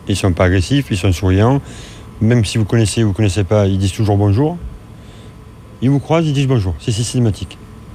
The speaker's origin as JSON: {"language": "French", "town": "Toulon", "region": "Provence-Alpes-Côte d'Azur", "country": "France", "said": "Moi, je suis de la Côte d'Azur, en fait. De Toulon, exactement."}